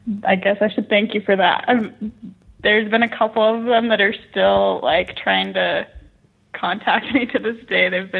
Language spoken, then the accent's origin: English; Utah, United States; I grew up in Utah, so I'm still in Utah.